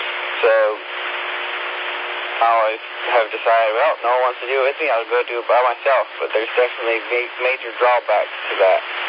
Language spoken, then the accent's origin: English; Simpsonville, South Carolina, United States; Around town in the Greenville area, and also where I grew up in Simpsonville